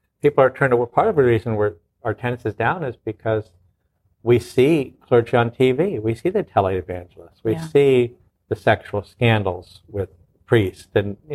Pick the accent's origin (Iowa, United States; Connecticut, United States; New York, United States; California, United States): Connecticut, United States; also born or lived in Virginia Beach; So I was living in 2016 in Virginia Beach, and although I'm from Connecticut, I lived most of my life in Connecticut.